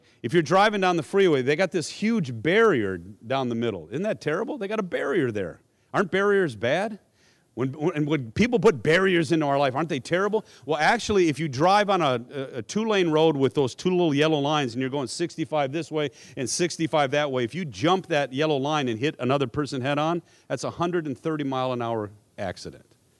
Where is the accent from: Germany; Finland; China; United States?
Finland; I'm from Finland. My grandparents are from Finland.